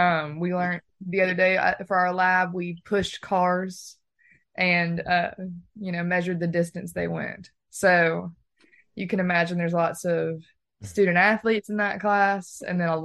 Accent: Oxford, Mississippi, United States; I'm from Oxford, so that goes over everything.

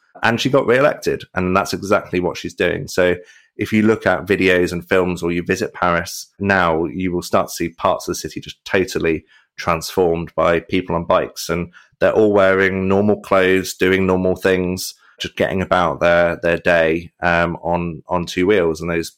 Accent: Coventry, West Midlands, United Kingdom; I'm from Coventry. I was born and bred in the city.

